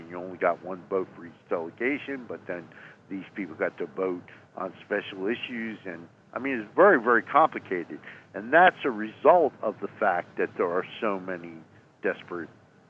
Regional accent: United States; thank God I grew up in America.

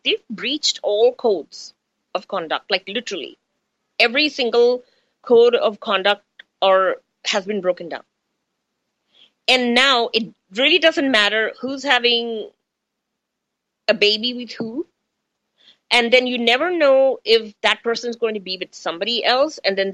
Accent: India; English is a second language; now in United States; Okay, see, my accent is changing, right? Because I'm Indian, grew up in India, and then lived donkey's years, so many years in America. So my accent changes.

